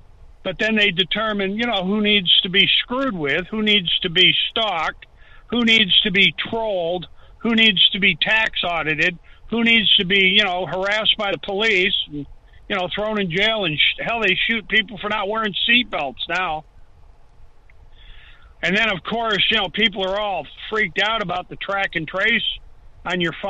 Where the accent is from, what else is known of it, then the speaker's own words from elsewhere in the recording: Glens Falls, New York, United States; And there was this company from my hometown. I found the case fascinating. They were called the Glens Falls Paper Company.